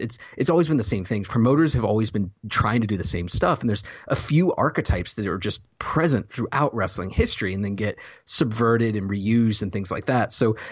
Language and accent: English; the South, United States; I have no idea. I'm from the South, Josh.